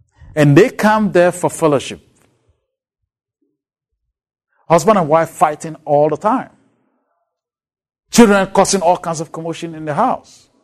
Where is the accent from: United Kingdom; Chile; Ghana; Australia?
Ghana; now in United States; I grew up in Ghana, where actually buying flowers for women was not part of the culture that I was growing up with.